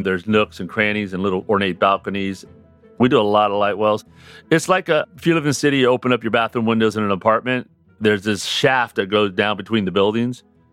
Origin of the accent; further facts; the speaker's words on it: Louisiana, United States; I'm from Louisiana originally, so I visit my cousin down there, and they kind of laugh that I do bird stuff because where I'm from, they just shoot them.